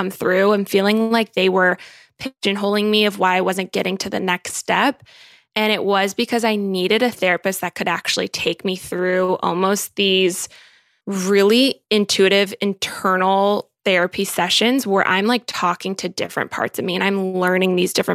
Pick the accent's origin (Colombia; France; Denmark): Colombia; if you guys don't know, I'm Colombian and my mom's family lives in Colombia.